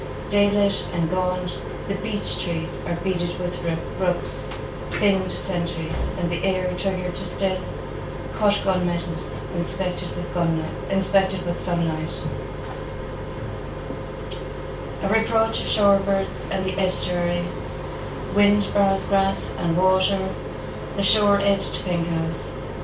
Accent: Connacht, Ireland; I'm on the Sligo-Mayo border. I'm originally from Sligo, so I suppose there's an importance there.

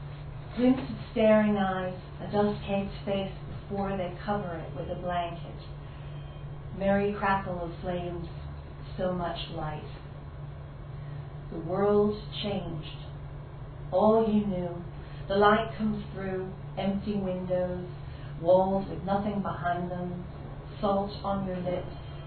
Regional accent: Philadelphia, Pennsylvania, United States; born there; I was born in Philadelphia in 1966, and a month before I was born, my parents went

